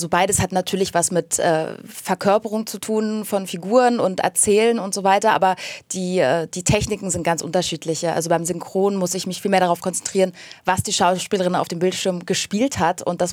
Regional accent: Berlin, Germany; Also ich als Berlinerin fühle mich hier sehr wohl und es ist eine tolle Stadt

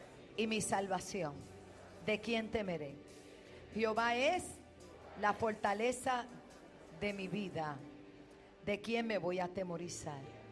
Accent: Puerto Rico; y envío la palabra sobre mi tierra, sobre Puerto Rico, sobre las naciones.

